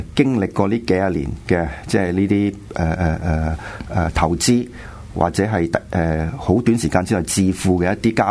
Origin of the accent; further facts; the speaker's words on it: Hong Kong; 就系因为我哋系香港人。